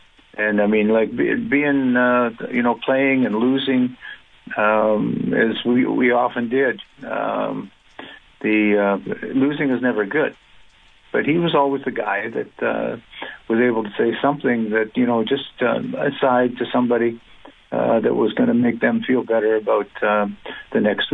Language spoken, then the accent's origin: English; Canada; I'm a kid from Canada.